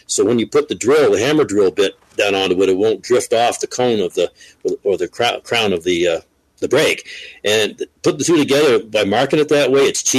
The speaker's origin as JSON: {"language": "English", "region": "Vermont", "country": "United States", "tie": "born there", "said": "I was living in Vermont. I was born in Vermont"}